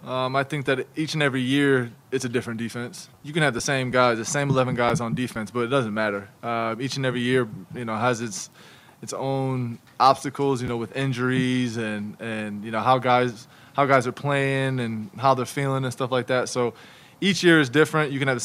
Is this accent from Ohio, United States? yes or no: yes; Ohio, United States; obviously he's a PA guy I'm not too happy with because I'm from Ohio.